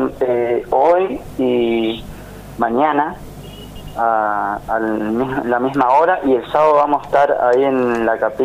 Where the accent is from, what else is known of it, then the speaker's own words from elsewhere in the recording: Ituzaingó, Corrientes, Argentina; Yo soy de Ituzaingó Corriente